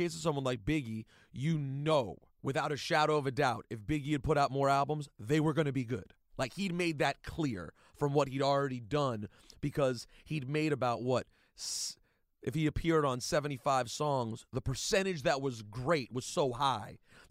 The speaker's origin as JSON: {"language": "English", "region": "Maryland", "country": "United States", "tie": "born or raised there", "said": "growing up in Maryland, I didn't meet anyone who knew"}